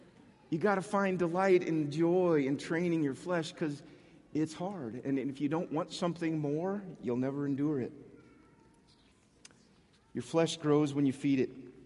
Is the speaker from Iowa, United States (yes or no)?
yes; Iowa, United States; I'm from Iowa. We improvised.